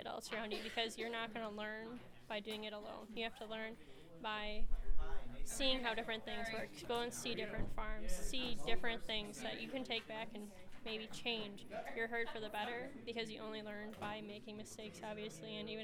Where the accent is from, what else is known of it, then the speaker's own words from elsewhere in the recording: Cecil, Wisconsin, United States; I am from Cecil, Wisconsin, which is about 20 minutes from Green Bay, Wisconsin, and I live on my family's 100-cow Holstein and Jersey farm